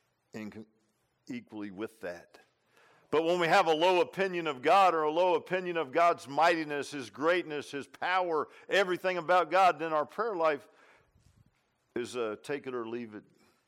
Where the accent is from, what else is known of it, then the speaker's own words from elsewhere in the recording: Virginia Beach, Virginia, United States; I grew up in Virginia Beach.